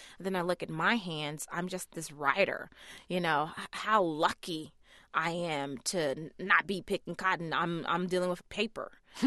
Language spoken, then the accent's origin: English; Memphis, Tennessee, United States; I definitely think it's because, you know, I grew up in Memphis, Tennessee.